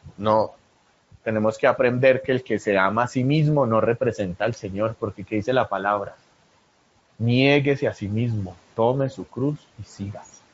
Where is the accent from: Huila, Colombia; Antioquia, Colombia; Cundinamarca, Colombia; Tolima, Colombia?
Antioquia, Colombia; Es que yo soy franco y es que nosotros somos paisas y nosotros no nos quedamos callados.